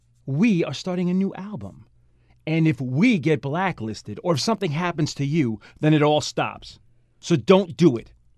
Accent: New York, United States; I grew up in Westchester County.

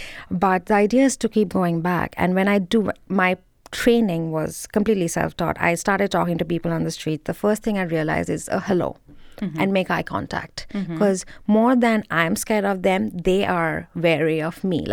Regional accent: India; now in United States; Hannah, I came from India. I grew up seeing poverty. I had 5 maids in my house when I was growing up, right?

